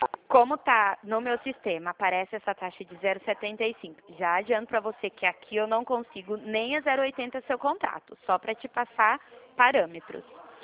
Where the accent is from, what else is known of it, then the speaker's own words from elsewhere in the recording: Presidente Prudente, São Paulo, Brazil; Eu sou de Presidente Prudente.